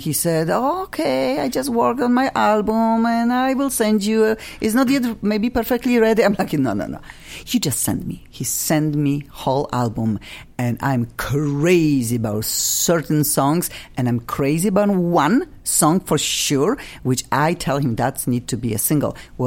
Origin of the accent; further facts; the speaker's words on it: Poland; English is a second language; I am from Poland.